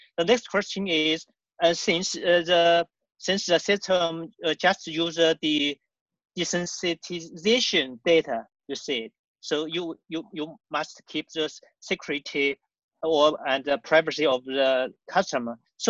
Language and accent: English; China; Can you hear me? Yeah, yes. I'm from China.